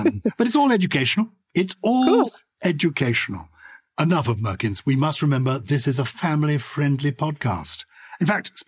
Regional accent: North West England, United Kingdom; now in England; I grew up in the Lake District and we use a term to describe when you go over on your ankle or on a cobblestone, perhaps.

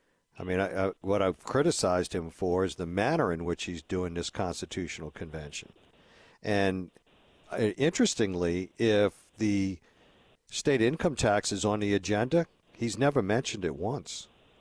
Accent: Los Angeles, California, United States; born there; Yes, I was born in Hollywood at St. Anne's Hospital there.

